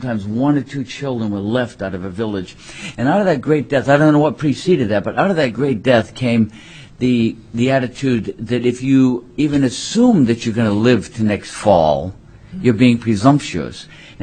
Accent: East Coast, United States; You know, I come from the East Coast, and so conversation is kind of like a Chinese ping pong match, you know, really quickly.

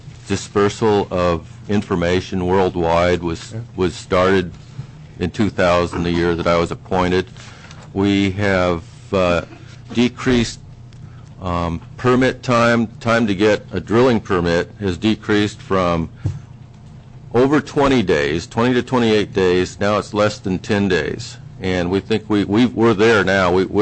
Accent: Rocky Mountains, United States; I come from the Rocky Mountains where you have hundreds of little mom-and-pop operators that you're always having to watch.

